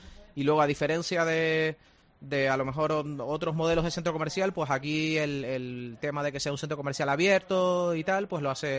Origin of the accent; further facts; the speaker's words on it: San Cristóbal de La Laguna, Canary Islands, Spain; Yo tengo una teoría, yo soy de La Laguna y tenía mucha poca práctica en la gestión de espacios turísticos